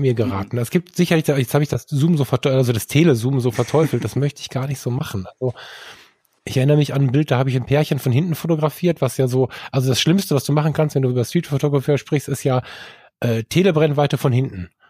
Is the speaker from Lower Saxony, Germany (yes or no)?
no; North Rhine-Westphalia, Germany; ich bin halt im Ruhrgebiet aufgewachsen, ich habe halt so ein großes Mundwerk